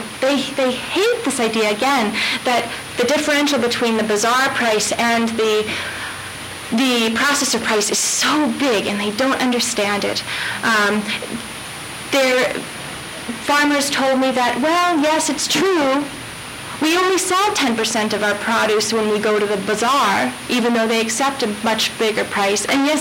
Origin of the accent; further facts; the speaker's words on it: United States; I was an American. I didn't present myself as an American, but I presented I'm a foreigner.